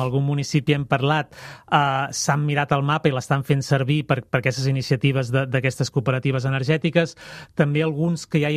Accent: Artés, Catalonia, Spain; els horts del meu poble d'Artés, com surten aquí?

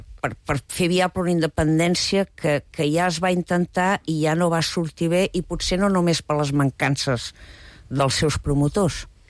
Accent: Catalonia, Spain; Jo soc espanyola. I soc catalana, orgullosa i espanyola.

